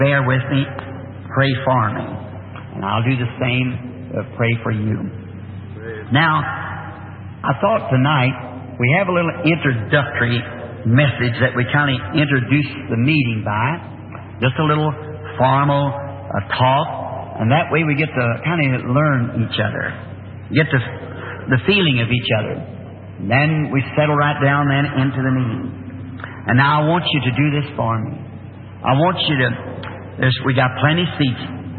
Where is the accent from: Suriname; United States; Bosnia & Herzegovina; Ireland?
Ireland; And I have Episcopalian, Presbyterian, formerly background Catholic in my family. I'm Irishman.